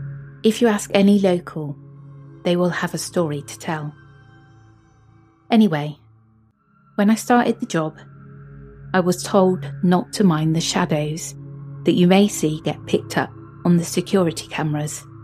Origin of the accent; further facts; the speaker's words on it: Australia; I'm from Australia, and I used to work at a 24/7 rural petrol station in a small town called Barham. It's on the Murray River